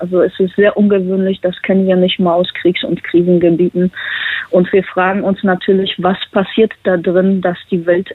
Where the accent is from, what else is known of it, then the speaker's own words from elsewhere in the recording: Poland; Sowas kenne ich nicht normalerweise. Ich komme ja aus Polen.